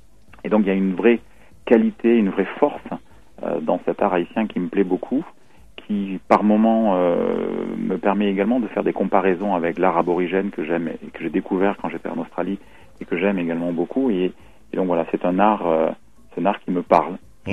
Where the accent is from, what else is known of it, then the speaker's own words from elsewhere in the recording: Avignon, Provence-Alpes-Côte d'Azur, France; now in Paris, France; je suis originaire de Provence, d'Avignon précisément, où j'ai vécu. J'ai fait une partie de mes études à Aix-en-Provence. Et puis ensuite, j'ai pas mal bougé puisqu'effectivement, j'ai habité J'ai habité, en fait, j'ai fait un petit passage à Tahiti également, à Bruxelles